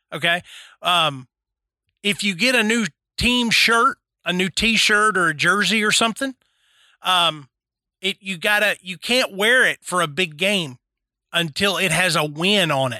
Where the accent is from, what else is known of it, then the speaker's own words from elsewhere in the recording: Nashville, Tennessee, United States; growing up in Nashville, we rooted for Vanderbilt football